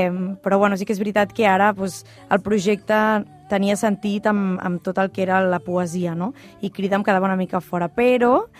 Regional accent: Matadepera, Catalonia, Spain; sóc de Matadepera, però vaig estar un parell o tres d'anys a Barcelona.

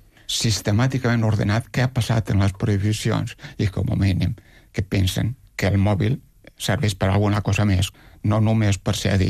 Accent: Catalonia, Spain; Sí, mira, jo sóc un quinquer del Baix Llobregat.

